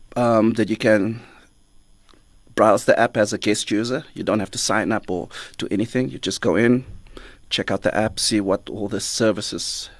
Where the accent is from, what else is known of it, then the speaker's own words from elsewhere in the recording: Cape Town, Western Cape, South Africa; also born or lived in Johannesburg; I moved from Joburg back to Cape Town, but I didn't want to live in the city.